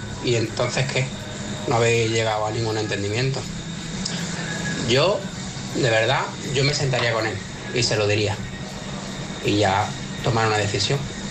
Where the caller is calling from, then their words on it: Algeciras, Andalusia, Spain; de Algeciras.